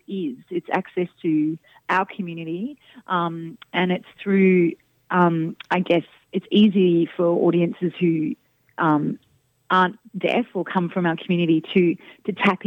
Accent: Sydney, New South Wales, Australia; which is cool because I grew up in Carlingford, Sydney.

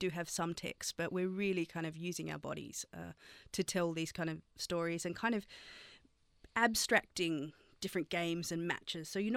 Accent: Queensland, Australia; I don't think we've ever even lived in Parramatta. We're like from Queensland, but that's our team.

